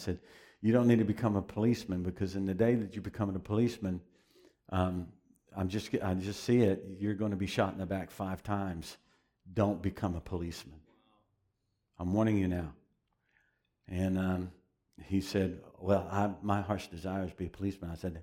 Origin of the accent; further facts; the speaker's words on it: Tennessee, United States; But I am from Tennessee, so just